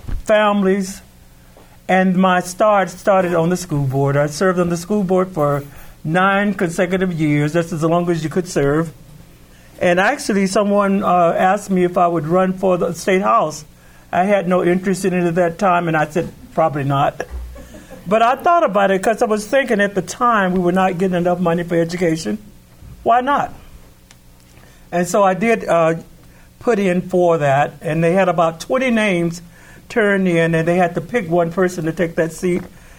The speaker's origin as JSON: {"language": "English", "region": "the South", "country": "United States", "tie": "born there", "moved": "as an adult", "lives_now": "Anchorage, United States", "said": "I've lived in Anchorage now for 40 years this year. Never thought I would end up here. I was born in the South."}